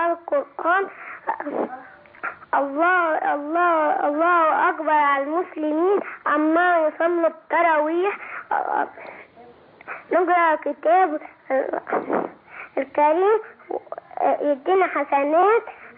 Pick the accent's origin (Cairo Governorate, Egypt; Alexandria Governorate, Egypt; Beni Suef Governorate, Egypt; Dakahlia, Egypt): Beni Suef Governorate, Egypt; Beni Suef; أنا من بني سويف.